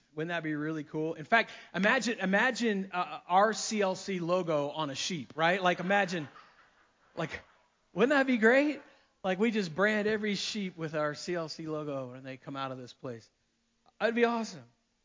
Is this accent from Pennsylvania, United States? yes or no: no; Florida, United States; there was a short time in my high school career growing up in Florida